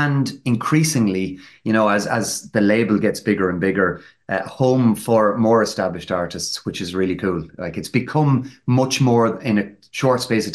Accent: Ireland; if only there was someone in Ireland who could relate to me as an Irish guy, you know, coming through or whatever.

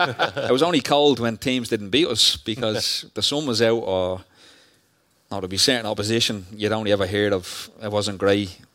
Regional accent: Ireland; I think as Irish people, we just keep our head down and just work hard and don't really expect anything

